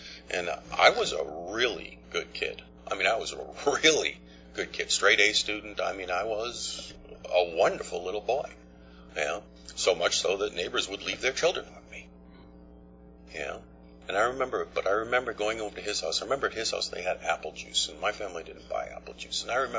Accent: Sharon, Massachusetts, United States; I grew up in Sharon, Massachusetts, 30 miles south of Boston. I grew up one of the education capitals of the world.

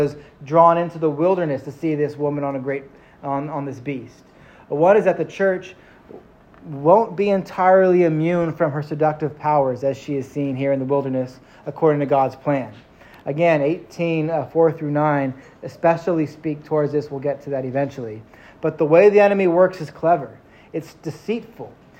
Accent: California, United States; You know, we're from the Bay Area. We could say she ballin'.

